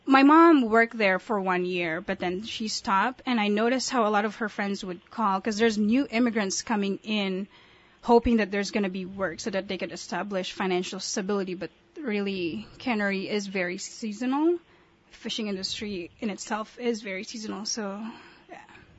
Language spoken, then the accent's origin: English; Philippines; now in Kodiak, United States; especially growing up in the Philippines, I remember phone calls like coming from Kodiak to the Philippines